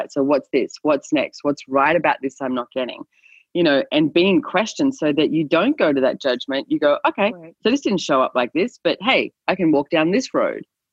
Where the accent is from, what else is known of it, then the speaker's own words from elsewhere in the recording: Sydney, New South Wales, Australia; I was more frustrated, like, growing up in Sydney